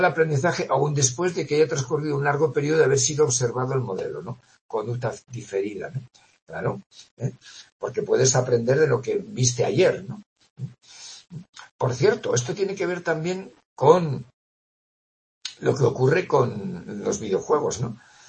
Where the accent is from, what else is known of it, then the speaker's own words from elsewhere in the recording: Navarre, Spain; Como yo soy de Navarra, pues a mí me enseñaron a hacer ajuarriero.